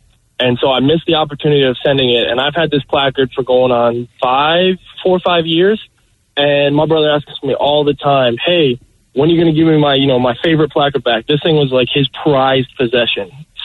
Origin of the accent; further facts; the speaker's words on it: Detroit, Michigan, United States; So let me go into a little detail. I grew up in Detroit. I'm a huge Lions fan, right? My whole family is huge Lions fans.